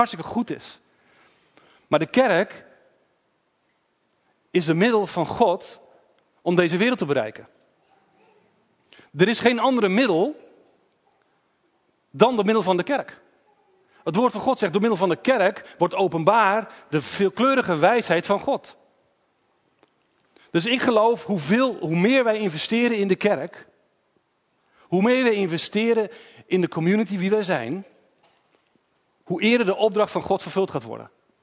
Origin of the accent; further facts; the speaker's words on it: Doetinchem, Gelderland, Netherlands; ik ben 43 jaar. Ik kom uit Doetinchem.